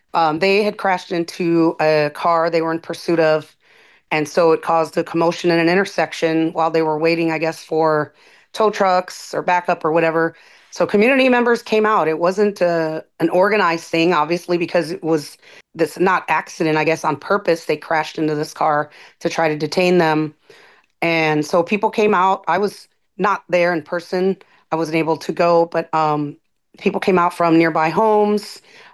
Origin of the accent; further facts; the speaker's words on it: Chicago, Illinois, United States; I grew up in South Chicago, which is another neighborhood a little north of here, which once had all of the, you know, big steel mills and industry.